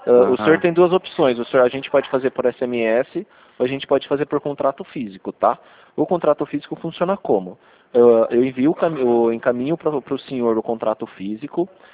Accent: Rio Claro, São Paulo, Brazil; Então, eu não sou da cidade do senhor, eu sou daqui de Rio Claro, tá?

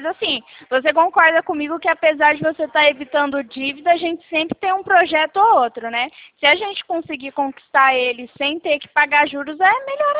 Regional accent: Presidente Prudente, São Paulo, Brazil; eu sou aqui de Presidente Prudente

